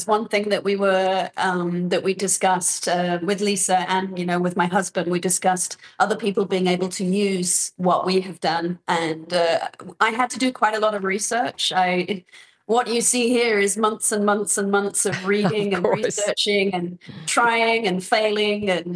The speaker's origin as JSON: {"language": "English", "region": "Northern Ireland", "country": "United Kingdom", "tie": "born or raised there", "said": "I grew up in Northern Ireland"}